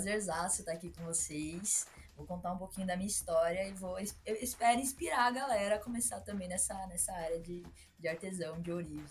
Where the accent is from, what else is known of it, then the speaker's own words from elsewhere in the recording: Campinas, São Paulo, Brazil; Ah, eu sou de Campinas, São Paulo. Eu nasci aqui, cresci aqui e desde sempre estudei sempre na região aqui de Campinas mesmo.